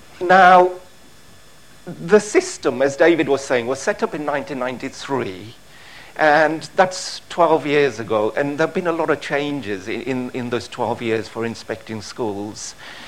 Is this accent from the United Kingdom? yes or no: no; Kenya; born there; moved away; I'm Indian in origin. My family came from India, but I was born in Kenya in East Africa. My father was born there as well, because my grandfather had moved there many, many years ago.